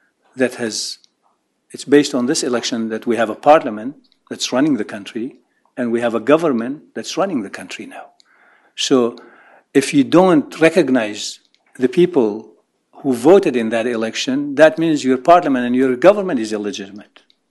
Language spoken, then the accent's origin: English; Kirkuk, Kirkuk Governorate, Iraq; my family was evicted from Kirkuk, and we are from Kirkuk, and now they have returned.